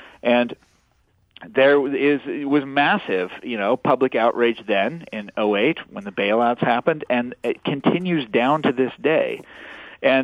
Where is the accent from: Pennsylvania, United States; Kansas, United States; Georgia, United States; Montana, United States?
Kansas, United States; I'm from Kansas, and for whatever reason, I know a great deal about populism in Kansas.